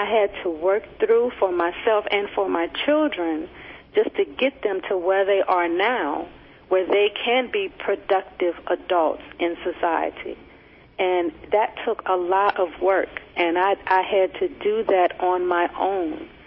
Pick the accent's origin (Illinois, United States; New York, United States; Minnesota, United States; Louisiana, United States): Louisiana, United States; Baton Rouge; Baton Rouge, Louisiana.